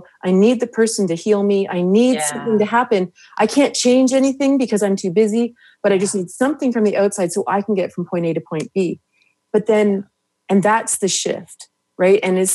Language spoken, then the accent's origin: English; Canada; I like being Canadian. It's good.